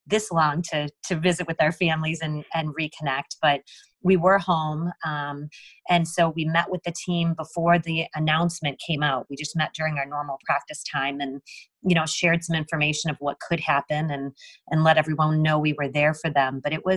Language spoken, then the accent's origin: English; Midwest, United States; being a Midwesterner for me, having grown up and played in this area.